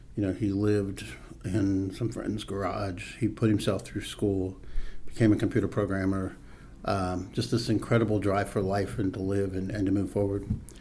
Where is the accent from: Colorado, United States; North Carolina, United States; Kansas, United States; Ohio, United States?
Ohio, United States; Alliance; moved away as an adult; now in Atlanta, United States; I was born in Alliance, Ohio, which is northeast Ohio. Grew up there, lived there till I was probably 27, maybe 26, when I moved to Atlanta.